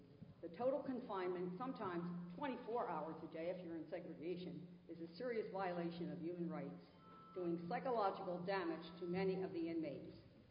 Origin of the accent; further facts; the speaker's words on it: Carbondale, Illinois, United States; I'm from Carbondale.